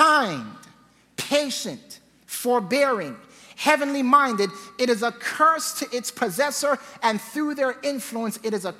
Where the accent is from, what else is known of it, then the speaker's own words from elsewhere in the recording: Jamaica; I visited my hometown, Jamaica, some time ago.